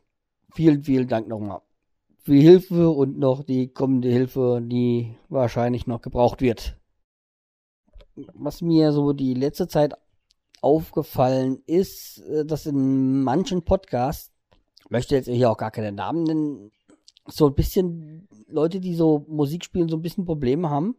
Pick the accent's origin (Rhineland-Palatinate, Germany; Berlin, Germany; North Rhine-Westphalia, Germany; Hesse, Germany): Hesse, Germany; born there; ich bin gebürtiger Hesse, ich habe einen Sprachfehler